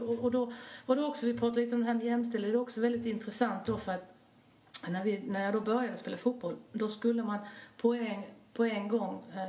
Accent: Halmstad, Halland County, Sweden; Ja, alltså jag är född och uppvuxen i Halmstad

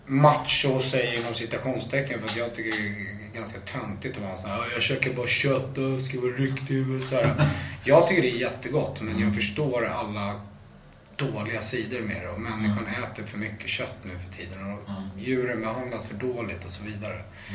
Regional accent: Stockholm, Stockholm County, Sweden; also born or lived in Malmö; och jag är faktiskt född på Malmö lasarett. Även om vi flyttade till Stockholm väldigt tidigt.

